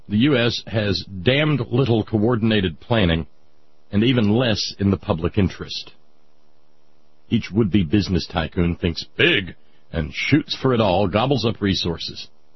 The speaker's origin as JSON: {"language": "English", "town": "Tiffin", "region": "Ohio", "country": "United States", "tie": "born or raised there", "said": "even in little old Tiffin, Ohio, my hometown"}